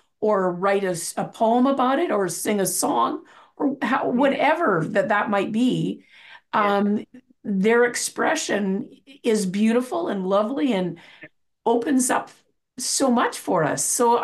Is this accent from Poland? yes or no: no; Canada; I'm a girl from Canada.